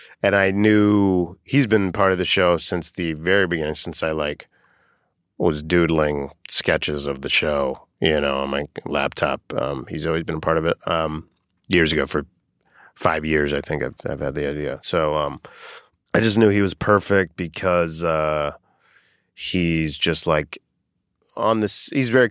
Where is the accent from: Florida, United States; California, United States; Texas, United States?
Florida, United States; Boca Raton; Boca Raton, Florida.